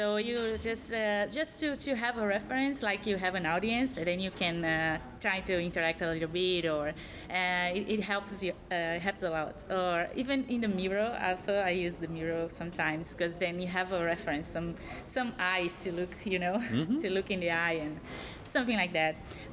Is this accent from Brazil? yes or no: yes; Brazil; now in Amsterdam, Netherlands; because I am from Brazil. I moved here to Amsterdam in the end of 2012